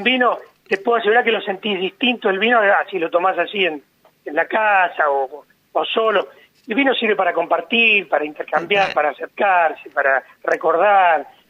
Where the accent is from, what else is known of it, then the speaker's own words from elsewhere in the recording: Mendoza, Argentina; yo y un primo somos oriundos de Mendoza, somos técnicos enólogos de una escuela secundaria.